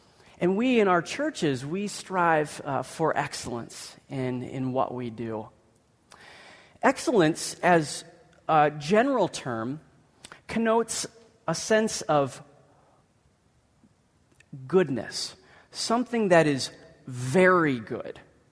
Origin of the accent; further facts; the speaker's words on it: Ireland; now in Grand Rapids, United States; thought that I would come up here to Grand Rapids, to Dutch West, Michigan, me being an Irishman